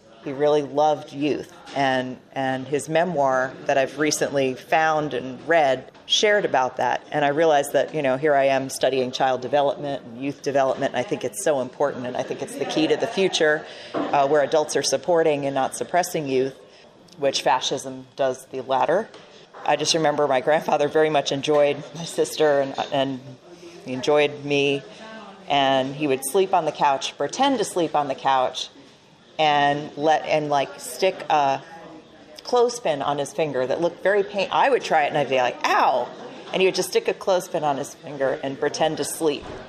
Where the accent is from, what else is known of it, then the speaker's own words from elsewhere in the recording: New York, United States; I live currently in Florida, but I'm originally from New York.